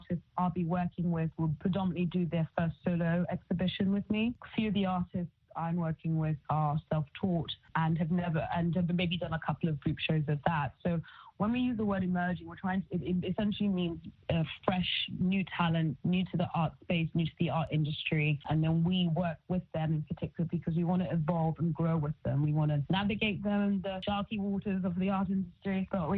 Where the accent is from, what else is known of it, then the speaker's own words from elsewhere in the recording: Lagos, Nigeria; also born or lived in Ghana; the choice I had was being half Nigerian, half Ghanaian. I could have moved back to Lagos